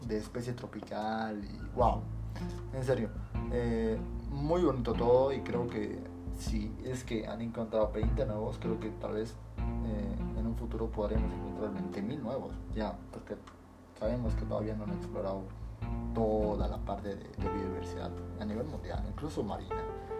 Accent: Bolivia; algo que pasó en mi país y que ya lo oficializaron hace unas horas atrás

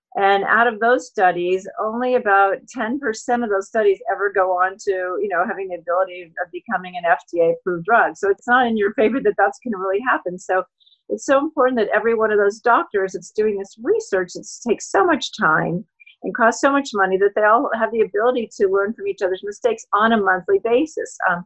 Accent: Colorado, United States; I grew up in Colorado. And even within my high school of 100 graduating kids, 7 other people have MS, which is pretty much considered an epidemic.

